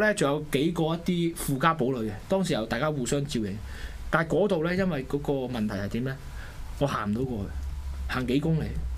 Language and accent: Cantonese; Hong Kong; 佢無啦啦問我邊度人，咁我話香港人咯。